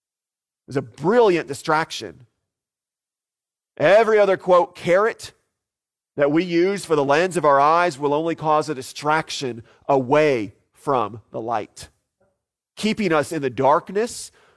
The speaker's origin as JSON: {"language": "English", "region": "Florida", "country": "United States", "tie": "born or raised there", "said": "When I was growing up in Florida, you had two seasons. You had summer, and then you had hurricane season, both of which overlapped."}